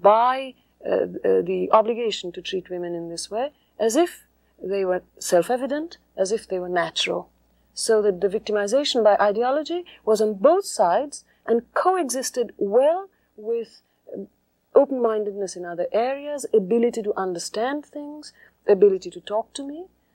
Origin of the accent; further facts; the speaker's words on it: India; I am from India myself and had my education in India, my early education, graduate education